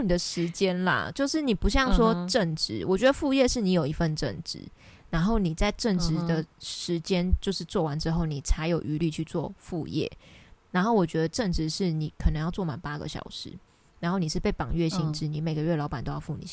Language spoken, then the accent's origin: Chinese; Taipei, Taiwan; 但我是台北人哦，只是我在台北自己一个人住房子，大概住了6-7年